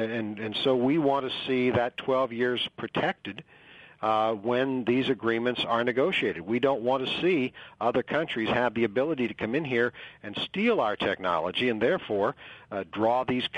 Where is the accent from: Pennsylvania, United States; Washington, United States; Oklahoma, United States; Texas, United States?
Pennsylvania, United States; Pittsburgh; I'm from Pittsburgh.